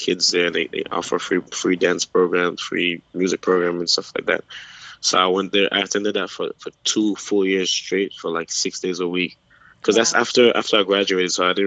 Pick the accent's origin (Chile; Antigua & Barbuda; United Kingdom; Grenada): Grenada; Caracol; now in United States; I was born and raised in Caracol, Grenada.